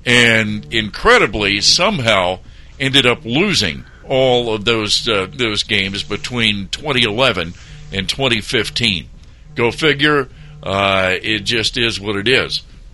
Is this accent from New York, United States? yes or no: no; Ohio, United States; I grew up in South Central Ohio and rooting for the Bengals